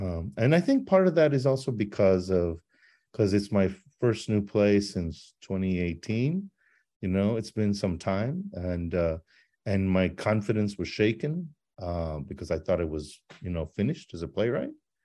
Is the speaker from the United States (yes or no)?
yes; El Paso, Texas, United States; my sort of creative nonfiction book on growing up in El Paso